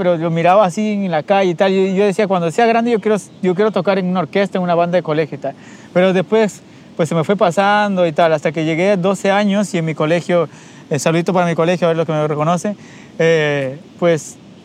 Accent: Peru; now in Barcelona, Spain; soy de Perú, vivo ya en Barcelona desde, bueno, llegué aquí en 2011

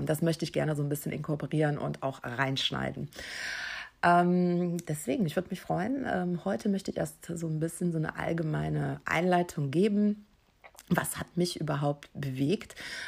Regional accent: Eifel, Germany; Ich bin zwar auf dem Land aufgewachsen, in der Eifel, war aber als Kind auf dem Land, ich wollte immer raus in die Welt. Ich habe New York geliebt, ich habe eine Zeit lang in den USA gelebt

